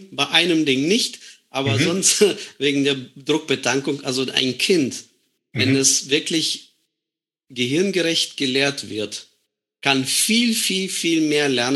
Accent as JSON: {"language": "German", "country": "Germany", "said": "Mitschüler mich dann als Faschisten bezeichnet haben und so ein bisschen gezeigt haben, dass ich als Deutscher nicht willkommen bin."}